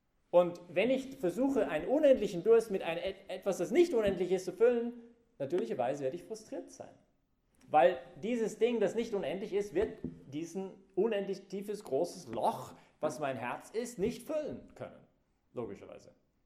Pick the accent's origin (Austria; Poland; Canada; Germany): Canada; German is a second language; und ich bin halt Kanadier, und deswegen musste immer jeder meine Grammatik immer korrigieren, weil ich halt nie Grammatik gelernt habe.